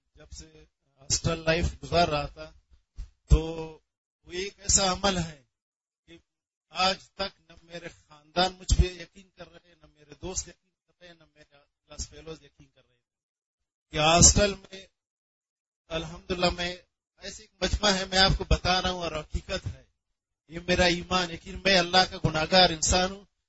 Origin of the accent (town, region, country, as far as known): Chagai, Balochistan, Pakistan; first language Balochi